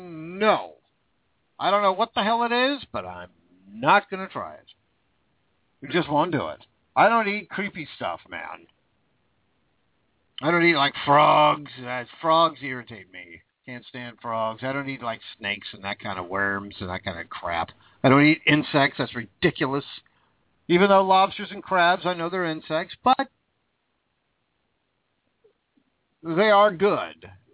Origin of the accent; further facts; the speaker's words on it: United States; I'm an American.